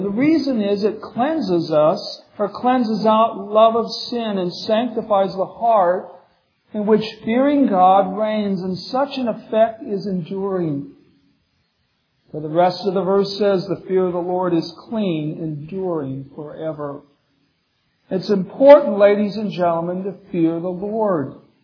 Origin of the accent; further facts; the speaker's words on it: Minneapolis, Minnesota, United States; born there; I was born in Minneapolis. My dad was attending Northwestern Seminary way back in the late 40s, early 50s.